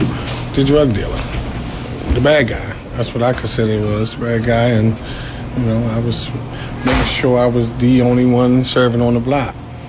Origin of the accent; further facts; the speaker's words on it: Sandtown, Maryland, United States; Well, Gary's Goods kind of started with me growing up in Sandtown with three older guys owning a regular little convenience store.